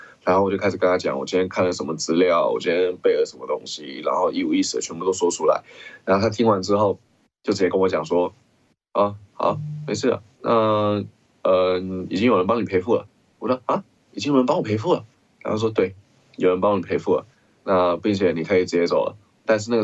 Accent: Taiwan; 那的确我们台湾这边的一些新闻媒体把它就是炒得非常的热

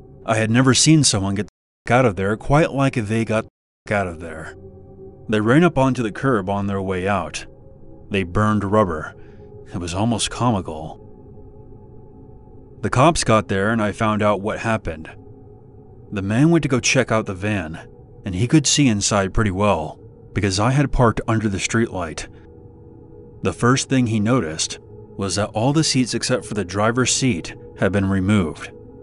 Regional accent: Florida, United States; I was going to college in South Florida, and I lived with my family in my hometown located in the Panhandle. It's about a 7-hour drive up through Central Florida to get between my school and my house

